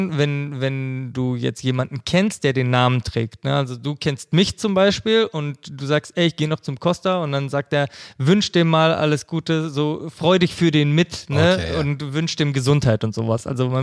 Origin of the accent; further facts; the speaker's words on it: Germany; born there; also born or lived in Greece; ich bin in Deutschland geboren, war dann zwischenzeitlich eine Zeit lang in Griechenland und bin jetzt wieder in Deutschland.